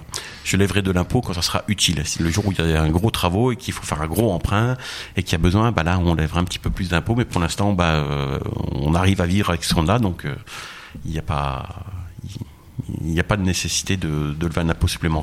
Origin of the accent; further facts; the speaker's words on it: Joppécourt, Grand Est, France; je suis maire de Jopécourt, j'ai 44 ans, ça fait 44 ans que je vis au village